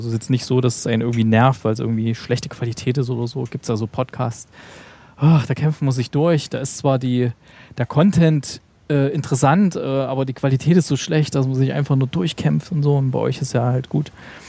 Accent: Saxony, Germany; In der Nähe von meiner Heimat ist ja Grimmitschau

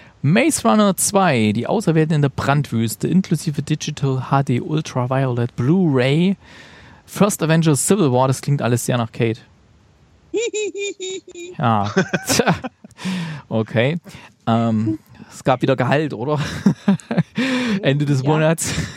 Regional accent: East Germany, Germany; Nee, da heißt es noch Weihnachtsmann bei uns im Osten.

